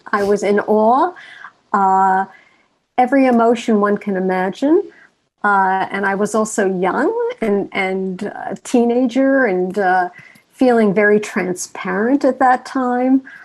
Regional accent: New York, United States; But then I grew up in New York and I found myself concealing who I am

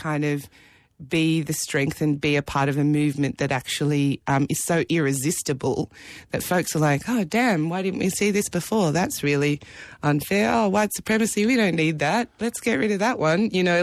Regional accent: South Africa; So this is something that I connected to being South African.

